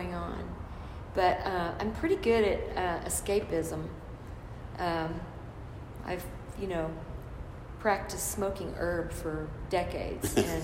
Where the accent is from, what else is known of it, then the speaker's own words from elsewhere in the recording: Tulsa, Oklahoma, United States; And especially, I grew up in North Tulsa. You know, the fact is there's so much inequality. I live in North Tulsa.